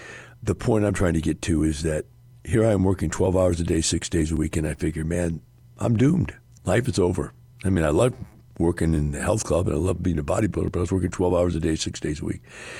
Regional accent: Madison, Wisconsin, United States; I'm from Wisconsin. We're in Madison, Wisconsin, quite honestly, the reality is that the water is crystal clear. It's all glacial-fed lakes there.

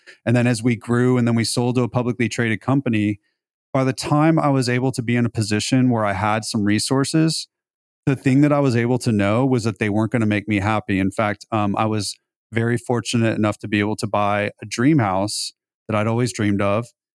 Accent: Beverly Hills, California, United States; But like growing up in Beverly Hills, I saw a lot of people that had a lot of stuff that weren't happy.

